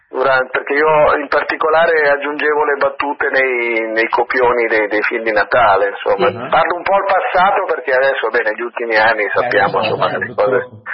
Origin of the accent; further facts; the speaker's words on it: Milan, Lombardy, Italy; Io sono nato e cresciuto a Milano, anche se sono figlio di siciliani.